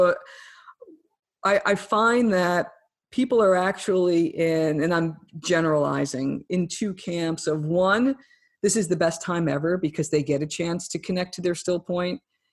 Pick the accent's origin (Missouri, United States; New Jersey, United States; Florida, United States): New Jersey, United States; when you come from a very urban environment like I did growing up in New Jersey